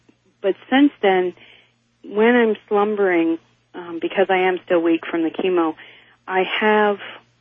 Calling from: Eagle River, Alaska, United States; I'm from Eagle River, Alaska.

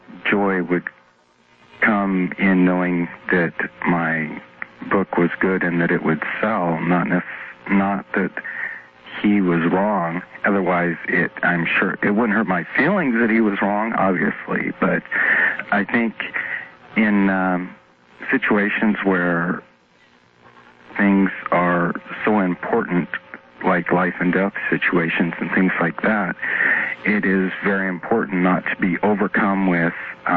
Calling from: Portland, Oregon, United States; I'm calling from Portland.

